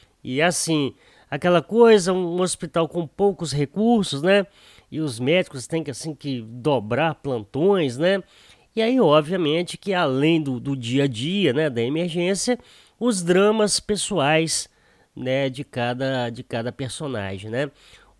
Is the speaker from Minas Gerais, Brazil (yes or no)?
yes; Guiricema, Minas Gerais, Brazil; lá da minha querida Guiricema, né? Minha cidade natal.